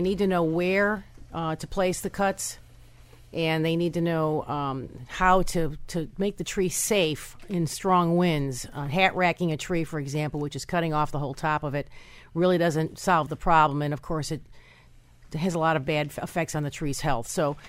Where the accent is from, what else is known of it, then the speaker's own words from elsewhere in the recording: Chicago, Illinois, United States; Well, like I say, I come from Chicago.